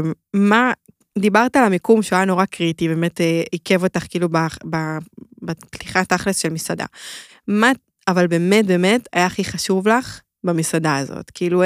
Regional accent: Hadera, Haifa District, Israel; אני באה מחדרה

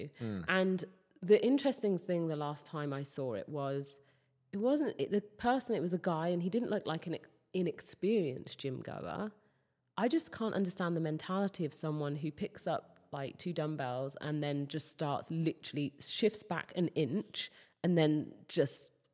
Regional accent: United Kingdom; And as a Brit

